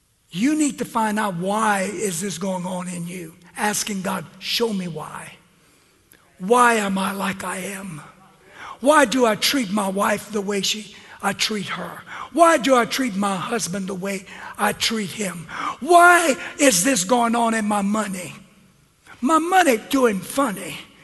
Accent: Lauraville, Louisiana, United States; I'm from Lauraville, Louisiana, and I know better than that.

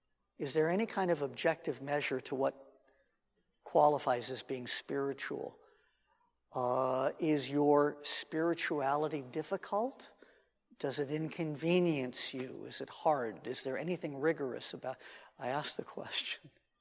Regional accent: Los Angeles, California, United States; when we were all kids and then teenagers growing up in West LA.

